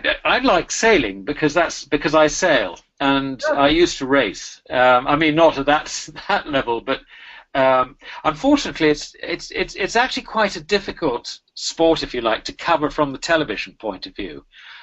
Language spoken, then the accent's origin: English; Scotland, United Kingdom; Well, actually, I'm a Scotsman.